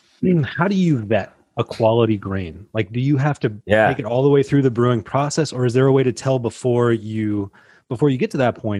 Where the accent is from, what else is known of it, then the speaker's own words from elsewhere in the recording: San Diego, California, United States; because I'm from San Diego, and so I just have, you know, that was my first craft beer that I grew up on.